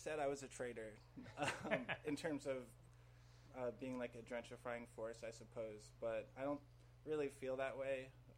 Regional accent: Durham, New York, United States; also born or lived in Hudson, United States; So I was born in Hudson, New York in 1993, and I grew up not too far from the station out in Durham on a real country road with like no sidewalks.

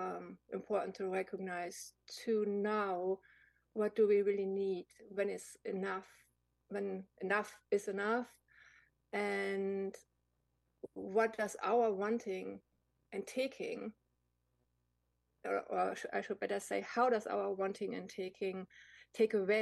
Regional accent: Germany; I come from Germany originally, and I grew up with the fairy tales of Brother Grimm.

